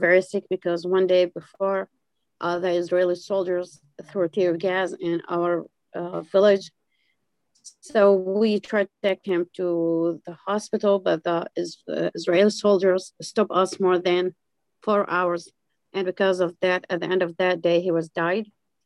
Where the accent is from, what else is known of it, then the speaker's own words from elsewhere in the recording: Jordan; moved away as an adult; now in Bethlehem, Palestine; I'm from Bethlehem, Palestine. I was born and raised in Jordan. And 1999, I came here because my husband originally from Bethlehem.